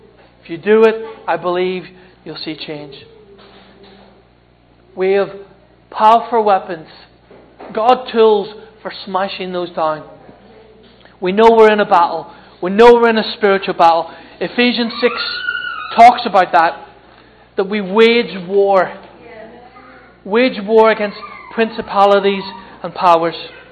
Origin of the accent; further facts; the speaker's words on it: Ireland; Now I know I'm Irish.